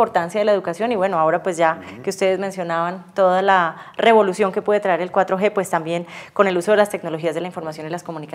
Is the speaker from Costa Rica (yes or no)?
no; Colombia